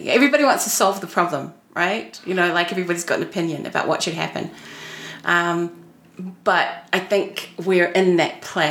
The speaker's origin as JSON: {"language": "English", "country": "New Zealand", "said": "as a New Zealander, I'm like, I'm okay with that."}